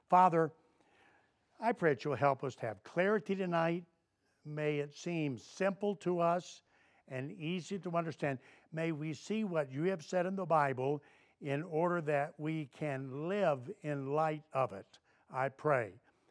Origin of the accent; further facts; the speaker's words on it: Tennessee, United States; I'm from Tennessee, and I can read one in 25 minutes.